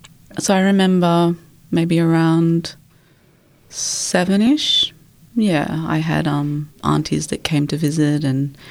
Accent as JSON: {"language": "English", "town": "Sydney", "region": "New South Wales", "country": "Australia", "tie": "born or raised there", "said": "Yeah, so I was born in Sydney in the 80s, and I grew up in the North Shore and the eastern suburbs."}